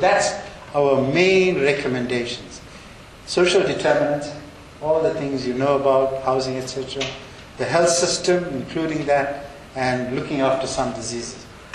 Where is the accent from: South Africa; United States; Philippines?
South Africa; I'm a loyal South African boy, but also I have my forefathers in India. I also remember that, and also have remnants of that culture in my everyday